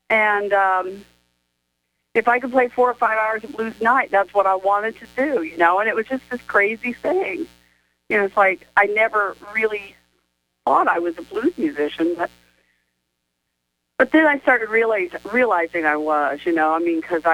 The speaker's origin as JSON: {"language": "English", "region": "Indiana", "country": "United States", "tie": "born or raised there", "said": "Yeah, well, I'm from Indiana, okay, I'm south of Chicago, and I grew up there listening to great music, you know, and... played in a lot of groups down there"}